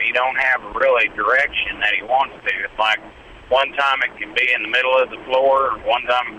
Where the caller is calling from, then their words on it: Needles, California, United States; Yeah, right now I'm going through Needles, California.